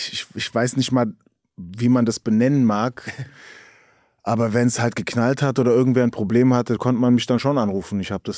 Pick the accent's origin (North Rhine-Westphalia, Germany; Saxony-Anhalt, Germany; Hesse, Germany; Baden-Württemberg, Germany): Hesse, Germany; Frankfurt; Und ich als Frankfurter, der...